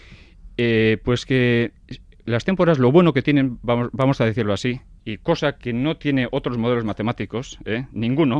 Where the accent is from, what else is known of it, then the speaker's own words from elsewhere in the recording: Basque Country, Spain; Como vascos que somos, y aquí en el País Vasco tenemos una gran atención al tiempo desde toda la historia